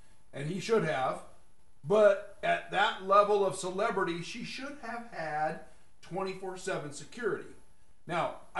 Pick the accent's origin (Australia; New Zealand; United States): United States; California; Now, I growing up in Southern California in an all-white community, I really didn't know about